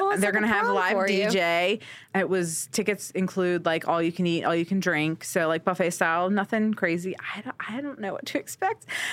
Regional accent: Delaware, United States; We're going back to my hometown. Well, not really my hometown, but my home state in Delaware, and my 20th year high school reunion is while we're there.

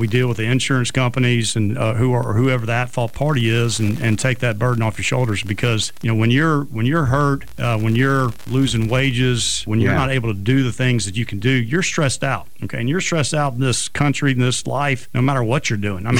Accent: Mobile, Alabama, United States; I grew up here in Mobile.

